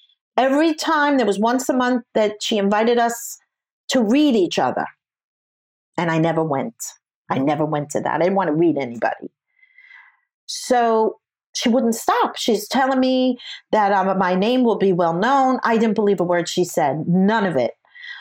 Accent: New York, United States; Now, first of all, I am a New Yorker. I don't trust. I don't fall for anything.

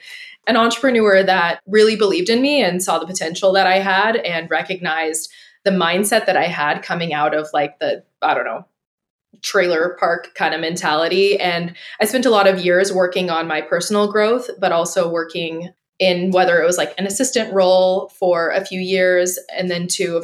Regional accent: Bakersfield, California, United States; So yes, I'm from Bakersfield, California. My upbringing is essentially like, I don't know, think trailer park, although not always trailer park.

